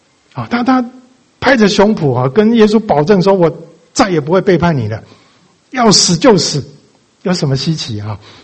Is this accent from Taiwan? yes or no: yes; Taiwan; 我想文革的时候，大概我台湾人不是很了解了哈